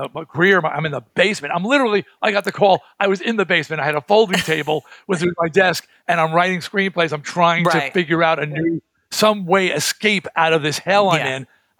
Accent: Baldwin, New York, United States; He grew up in Roosevelt. Right. I grew up in Baldwin.

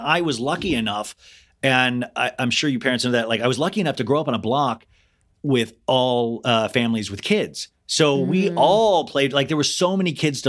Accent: Kansas, United States; Well, I grew up in Kansas, so it wasn't like

